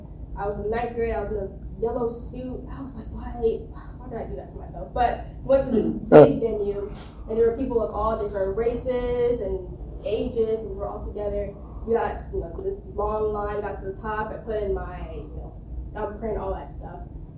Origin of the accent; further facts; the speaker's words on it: Ghana; moved away; I was born in Ghana, and I lived there with my mom, my sister, and my grandmother. My whole family's down there.